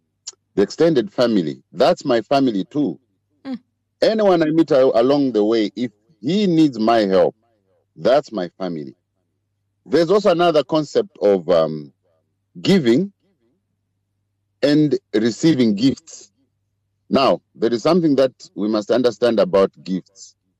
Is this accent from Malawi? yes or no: yes; Malawi; You know, I'm from Malawi. I'm actually in Malawi right now.